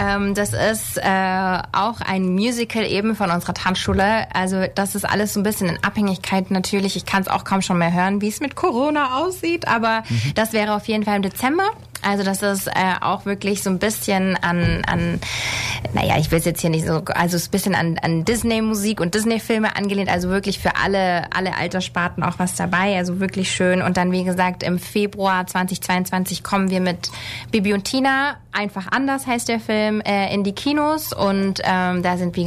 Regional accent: Neu-Ulm, Bavaria, Germany; ich komme tatsächlich aus Neu-Ulm.

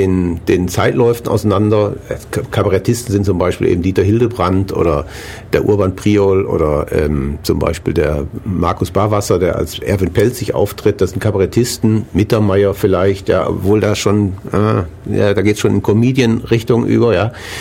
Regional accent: Essen, North Rhine-Westphalia, Germany; Die erste Disco in Essen, wo ich groß geworden bin, die wurde 1964 aufgemacht irgendwie.

